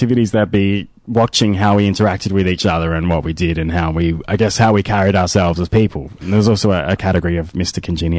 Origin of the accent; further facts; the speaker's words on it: Australia; I think they just assume that, being Australian and have darker skin complexion.